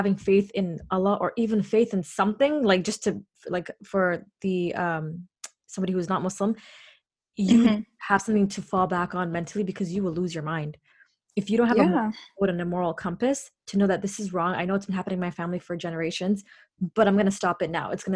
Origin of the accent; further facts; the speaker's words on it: Canada; also born or lived in Saudi Arabia; I grew up in Saudi Arabia. Well, I was there for like 4 years, but I grew up in Canada